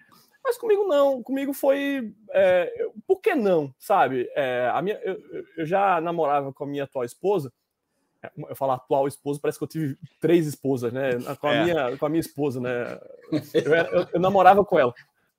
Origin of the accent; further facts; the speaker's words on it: Maceió, Alagoas, Brazil; now in Canada; Enfim, sou de Maceió, Alagoas.